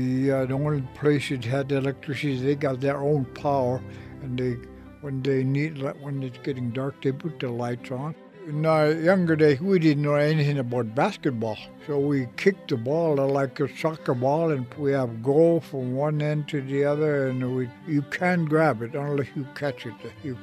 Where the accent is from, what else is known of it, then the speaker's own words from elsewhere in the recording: Alaska, United States; first language Inupiaq; English is a second language; That's why I don't even know how to speak English yet. I'm still trying to learn English. My first language was Inupiaq. Daily, I speak Inupiaq to anybody.